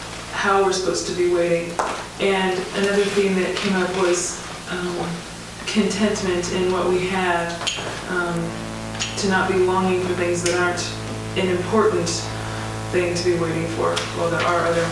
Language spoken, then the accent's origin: English; Midwest, United States; I'm from the Midwest.